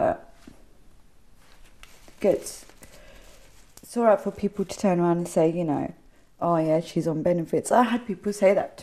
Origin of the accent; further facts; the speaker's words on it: Peterborough, East of England, United Kingdom; born there; I was born in Peterborough.